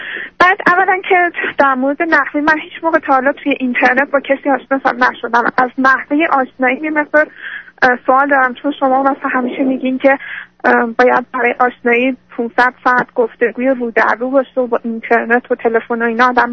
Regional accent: Iran; moved away as an adult; 32 ساله هستم. مجردم، الان ازدواج نکردم و الان مهاجرت کردم به یک کشور دیگه، خارج از ایران هستم

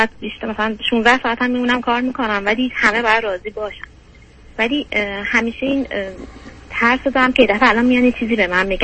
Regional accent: Iran; moved away as an adult; now in New York, United States; الان 28 سالمه، مدت 5 سال و نیم که از ایران اومدم، امریکا نیویورک هستم.

